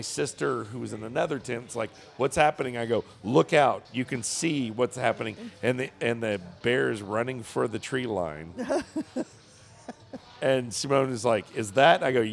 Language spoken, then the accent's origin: English; Houston, Texas, United States; I grew up in Houston.